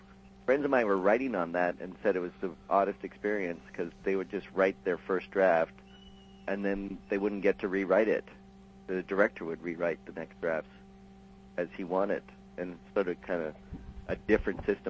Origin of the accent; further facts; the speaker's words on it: Vancouver, British Columbia, Canada; now in Los Angeles, United States; I'm originally from Canada, yeah, from Vancouver.